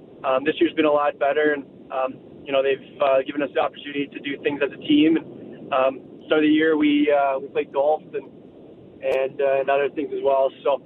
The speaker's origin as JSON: {"language": "English", "town": "Stratford", "region": "Ontario", "country": "Canada", "tie": "born or raised there", "said": "I did play lacrosse a little bit growing up in Stratford, and a little bit of soccer as well."}